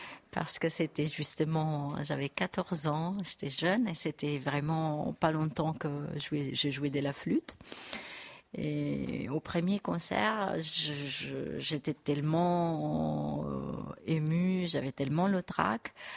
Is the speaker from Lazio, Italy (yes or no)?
yes; Rome, Lazio, Italy; now in Metz, France; Alors, j'ai commencé à Rome parce que je viens de Rome, en Italie.